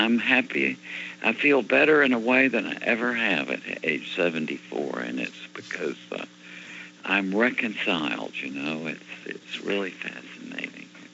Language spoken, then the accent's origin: English; Alabama, United States; I'm from Alabama, so I'm afraid of church.